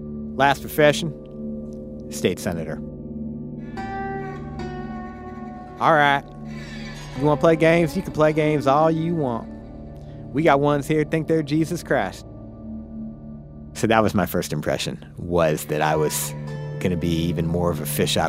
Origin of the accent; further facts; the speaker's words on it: St. Louis, Missouri, United States; Racially, it was the most segregated place I'd ever lived, and I'm from St. Louis.